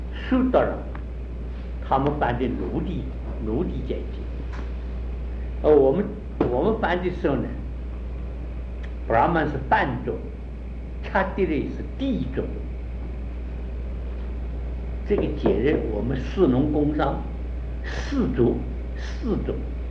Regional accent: Taiwan; 阿婆，我们台湾话叫阿婆了。

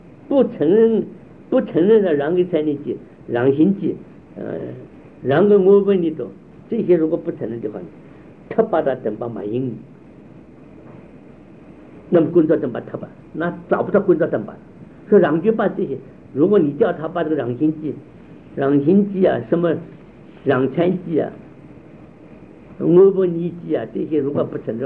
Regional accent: China; 印度人的嗓子特别高，嗓门高的人比我们中国人高三度。

